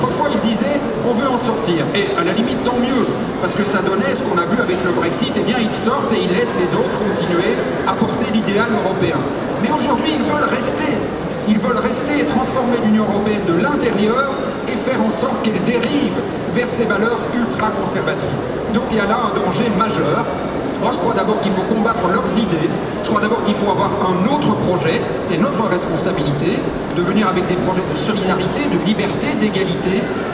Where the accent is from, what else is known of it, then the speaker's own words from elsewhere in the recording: Belgium; Et même chez nous, en Belgique, en Flandre